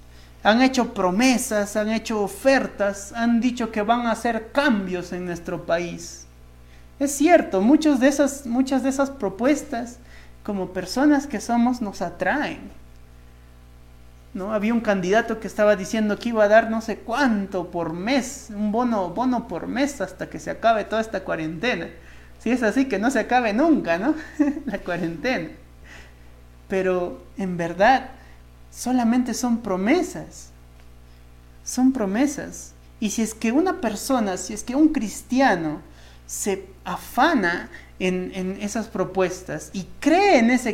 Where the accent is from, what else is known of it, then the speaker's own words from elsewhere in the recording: Peru; Yo que soy bien peruanazo, yo que soy bien peruano